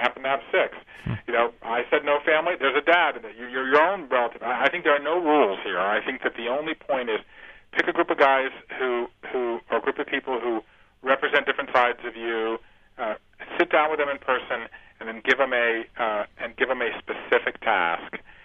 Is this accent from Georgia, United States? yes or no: yes; Georgia, United States; There's Tadpole Ben from my hometown down in Georgia.